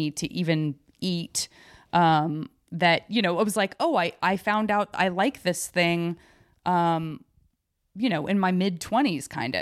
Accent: Tucson, Arizona, United States; moved away as an adult; also born or lived in San Francisco; I grew up in Tucson, Arizona. Ain't nobody eating sushi in Tucson, Arizona.

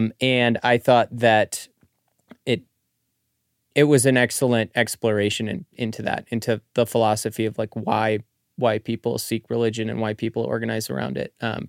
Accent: United States; as an American, you know, it was like, I think the realism, the how realistic she made the world and she made the future America seem

